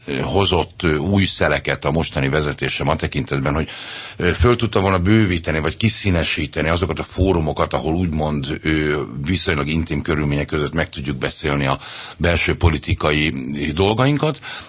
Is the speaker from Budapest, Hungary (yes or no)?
yes; Budapest, Hungary; én a 13. kerületben nőttem föl, mindenféle értelemben, emberként és gyerekként és politikailag is mindenféle. Tehát nekem nagyon erősek a 13. kerületi kötődéseim.